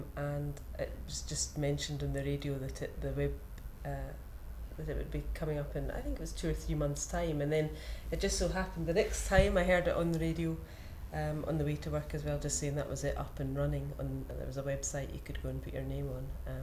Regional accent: Glasgow, Scotland, United Kingdom; I'm 37 and I'm from Glasgow.

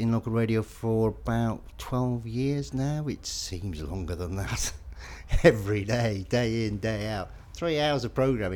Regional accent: Shrewsbury, West Midlands, United Kingdom; I'm 53 and I come from Shrewsbury in Shropshire.

